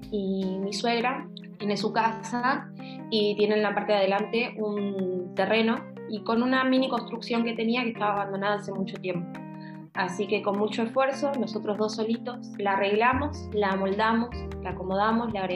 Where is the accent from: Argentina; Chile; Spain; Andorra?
Argentina; Santa Teresita, Buenos Aires Province; born there; Cuando yo nací en el Partido de la Costa, en Santa Teresita